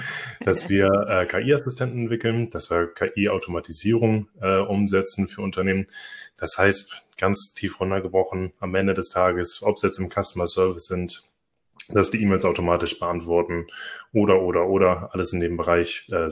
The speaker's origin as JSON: {"language": "German", "town": "Itzehoe", "region": "Schleswig-Holstein", "country": "Germany", "lives_now": "Oldenburg, Germany"}